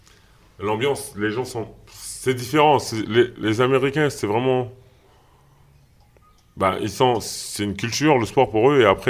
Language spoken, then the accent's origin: French; Paris, Île-de-France, France; je suis parisien, donc pour moi, c'était compliqué